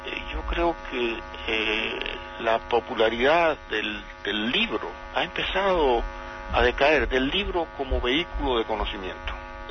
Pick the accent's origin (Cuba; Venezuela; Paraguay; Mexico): Cuba; yo recuerdo haberlo leído de niño en mi casa en Cuba.